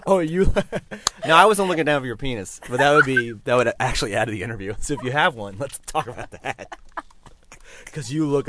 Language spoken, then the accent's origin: English; San Diego, California, United States; now in New York, United States; I'm from New York. Oh, New York. Well, no, I'm from San Diego originally.